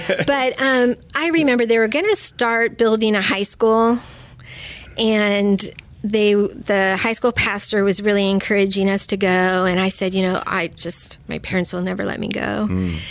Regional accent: Garden Grove, California, United States; I grew up in Garden Grove.

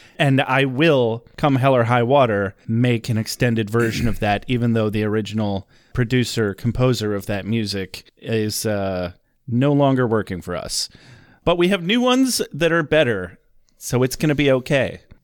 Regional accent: Michigan, United States; We are from Michigan.

